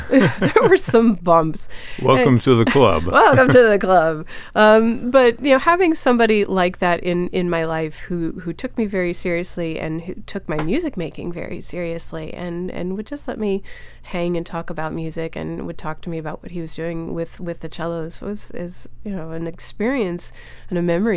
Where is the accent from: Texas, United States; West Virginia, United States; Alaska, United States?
West Virginia, United States; South Charleston; lived across the ravine from me where I grew up in South Charleston, West Virginia.